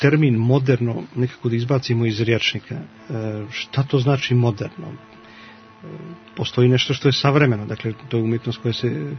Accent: Montenegro; ovdje kod nas u Crnoj Gori

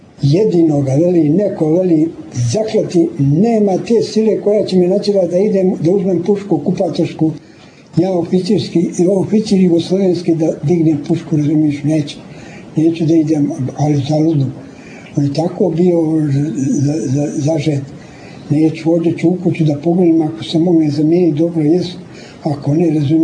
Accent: Montenegro; mi smo Crnogorci, e, jes, Crnogorci

